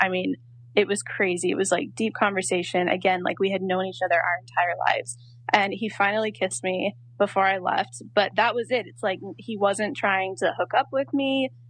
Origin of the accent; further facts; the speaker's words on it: North Carolina, United States; and I'm from North Carolina, so I don't know how to drive in that.